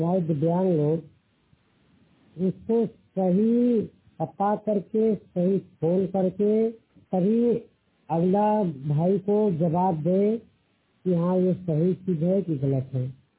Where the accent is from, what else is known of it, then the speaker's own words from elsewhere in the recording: Varanasi, Uttar Pradesh, India; जिला वाराणसी उत्तर प्रदेश का रहने वाला हूँ।